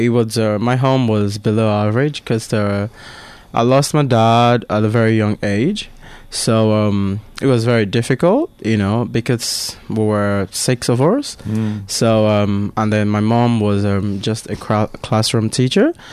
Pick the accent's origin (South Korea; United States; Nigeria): Nigeria; first language Igbo; English is a second language; My native language is Igbo.